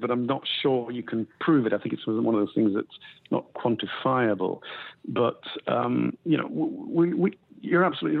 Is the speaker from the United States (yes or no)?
no; United Kingdom; But I do believe there is such a thing in the British psyche as British exceptionalism. And I think it is based, unlike your exceptionalism is not entirely based on your geography.